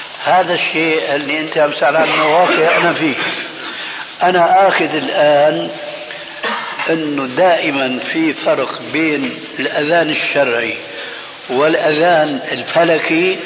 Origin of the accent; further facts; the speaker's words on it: Damascus Governorate, Syria; كما يقولون عندنا في الشام،